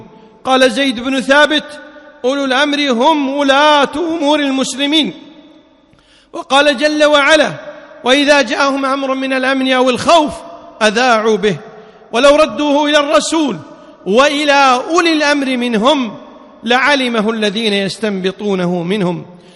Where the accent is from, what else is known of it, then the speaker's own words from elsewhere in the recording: Kuwait; اللهم اجعل بلدنا الكويت آمنا مطمئنا